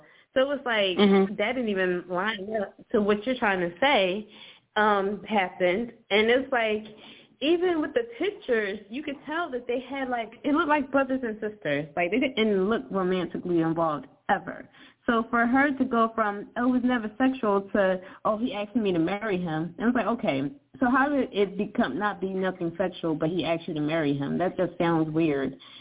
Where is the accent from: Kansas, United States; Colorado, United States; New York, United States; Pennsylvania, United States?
Pennsylvania, United States; Philadelphia; You know, we're from the same place, not the same section, but we're both from Philly.